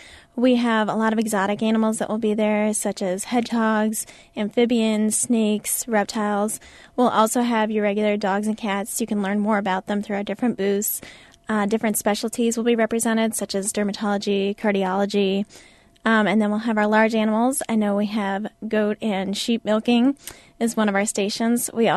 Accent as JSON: {"language": "English", "town": "Aurora", "region": "Illinois", "country": "United States", "said": "I'm from Aurora, so I'm hoping to go back around to the Chicagoland area and work in a small animal practice"}